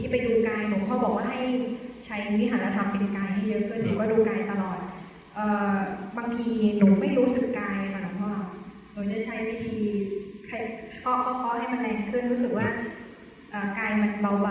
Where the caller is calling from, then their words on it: Chiang Rai, Thailand; หนูมาจากเชียงรายนะคะ